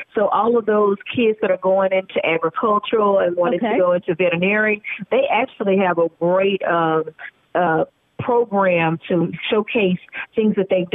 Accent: Houston, Texas, United States; Yeah, but, you know, me and Yvette, we grew up in Houston.

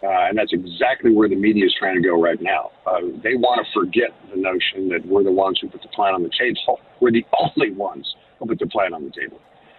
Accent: Idaho, United States; But I am from Idaho

